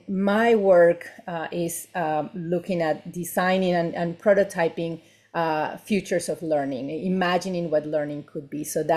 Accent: Uruguay; I'm in Uruguay, in my home country.

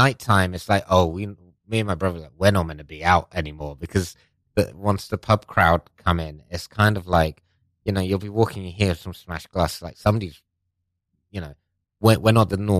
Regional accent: United Kingdom; born there; first language Persian; English is a second language; my parents are both Iranian. I'm Iranian, but I was born in Britain, and speak, like, essentially English was my second language.

